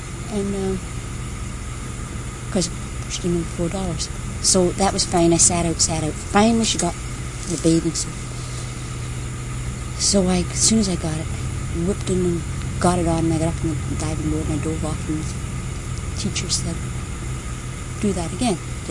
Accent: United Kingdom; But I'm British.

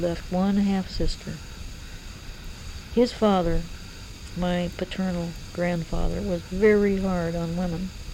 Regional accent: Los Angeles, California, United States; Anyway, I was born and raised in Los Angeles for the most part.

